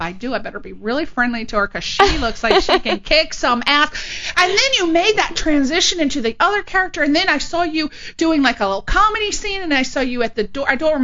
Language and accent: English; East Coast, United States; I'm from the East Coast